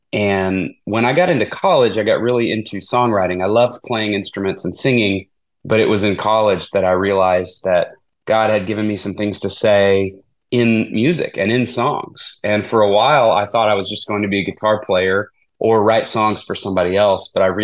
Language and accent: English; Lubbock, Texas, United States; Yeah, so I grew up in Texas, in Northwest Texas, in a town called Lubbock.